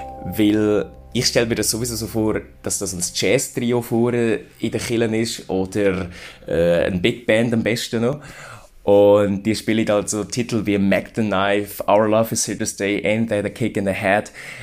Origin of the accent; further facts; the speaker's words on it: Lucerne, Switzerland; now in Berlin, Germany; ich bin 29. Ich bin im Kanton Luzern aufgewachsen, lebe aber jetzt schon seit 8 Jahren in Berlin.